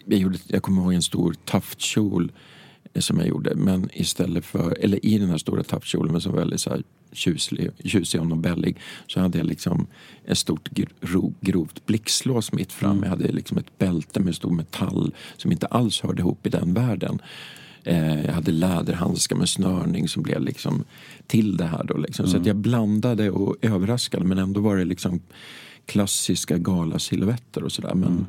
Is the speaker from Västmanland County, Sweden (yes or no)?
yes; Hökåsen, Västmanland County, Sweden; när jag såg deras första show på tv hemma i Hökåsen